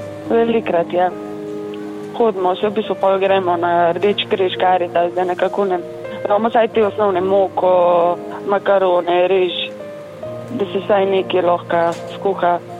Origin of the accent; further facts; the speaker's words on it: Škofja Loka, Upper Carniola, Slovenia; Ja sem iz Škofje Loke